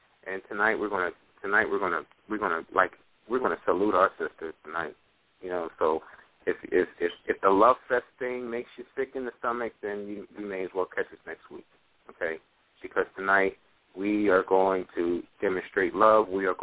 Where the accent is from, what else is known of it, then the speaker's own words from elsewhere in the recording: United States; And we as Americans, we kind of, we may overlook that, the importance of our significance on the earth. And as American citizens, I think sometimes we overlook the significance of our importance as citizens in this land, as citizens of the world.